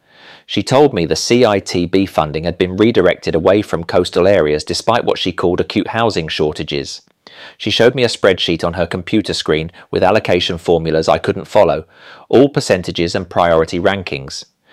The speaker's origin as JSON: {"language": "English", "town": "St Leonards", "region": "South East England", "country": "United Kingdom", "tie": "born or raised there", "said": "I grew up in St. Leonard's, watching my mum clean the same holiday flats every week."}